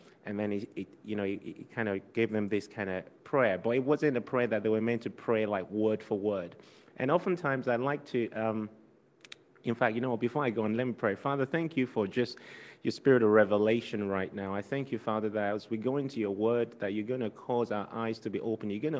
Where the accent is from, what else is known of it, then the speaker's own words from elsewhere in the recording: Liberia; born there; I was born on the mission field. So I was born in Liberia, and my dad is obviously Nigerian. My mom is from Ghana.